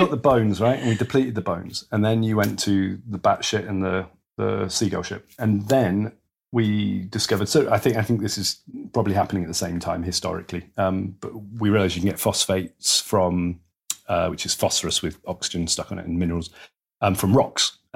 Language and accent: English; United Kingdom; Probably British, so I don't offend anyone because I am British, right?